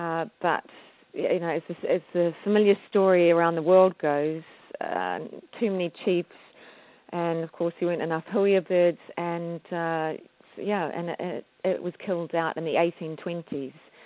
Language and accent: English; New Zealand; I'm actually from New Zealand, and although when you look at me, I don't look like I am an Indigenous New Zealander, and the name of that is the Māori people of New Zealand. But my mother is actually Māori.